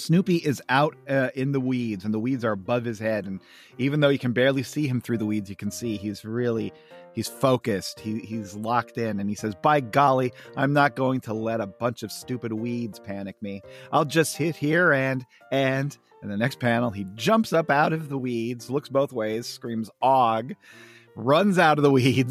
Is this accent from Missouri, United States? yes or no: no; Pennsylvania, United States; I grew up in the Skook, so we didn't have Indonesian water buffalo hide.